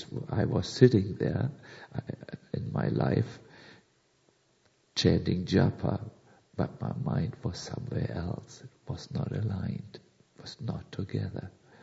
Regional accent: Germany; I'm sorry, I'm from Germany, and Germans just can't express themselves in a more polite way.

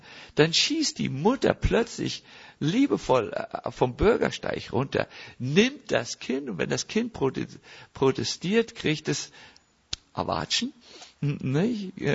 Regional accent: Northern Germany, Germany; ich bin aus Norddeutschland, das geht einfach nicht raus

